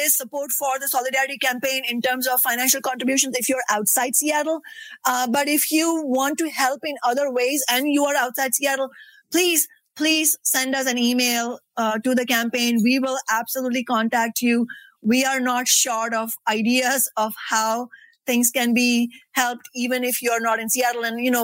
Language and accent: English; India; growing up in India